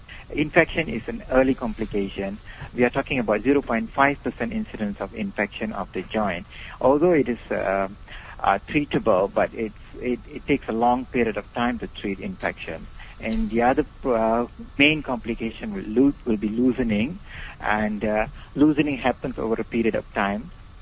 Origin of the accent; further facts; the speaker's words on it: Malaysia; Okay, I am a Malaysian Indian. I'm the third generation Indian in Malaysia. I've done my basic degree in medicine in University of Malaya locally, and after that I joined the Malaysian Armed Forces.